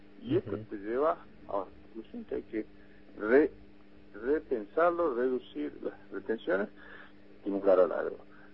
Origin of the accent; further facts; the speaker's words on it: Salta, Argentina; Yo soy de Salta y la verdad que todo el costo logístico que tengo desde allá para acá es muy, muy alto.